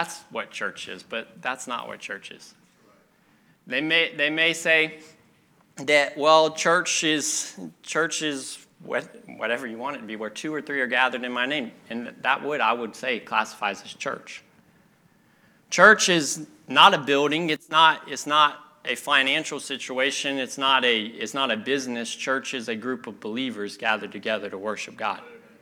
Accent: the South, United States; I grew up in the South, and if you're from the South and all of you live now in the South, there's a church on every corner.

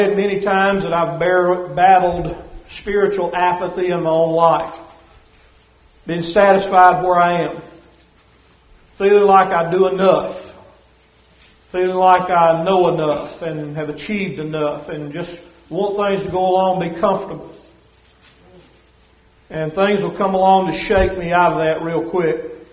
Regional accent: the South, United States; accent: Southern; she's a good, sweet Yankee lady, and she loves my Southern accent.

